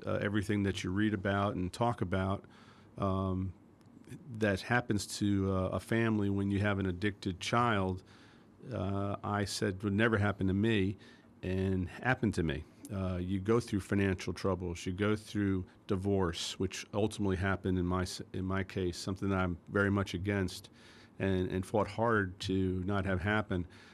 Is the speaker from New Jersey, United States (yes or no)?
yes; Paramus, New Jersey, United States; also born or lived in New York City; I was born in New York City and lived there for 5 years. And then we moved to Paramus, New Jersey, which is a suburb of New York City, and grew up there.